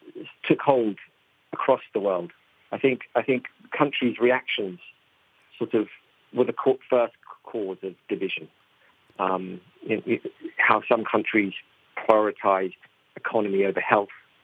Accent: United Kingdom; the arrogance that you think that, as a British person, I'm going to go to Colombia and make the film.

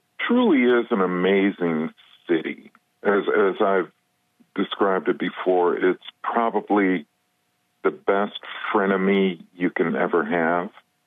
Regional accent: Lansing, Michigan, United States; now in Detroit, United States; Well, actually, I was born and raised in Lansing.

